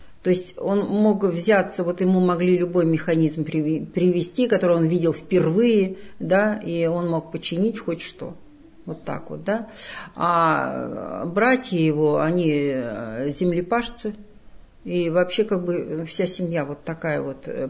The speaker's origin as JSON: {"language": "Russian", "region": "Tomsk Oblast", "country": "Russia", "tie": "born there", "said": "я сама родилась на спецпоселении в Томской области."}